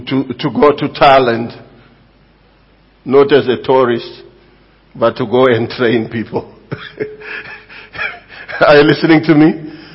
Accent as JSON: {"language": "English", "country": "Zimbabwe", "said": "I come from Zimbabwe, at least you didn't know."}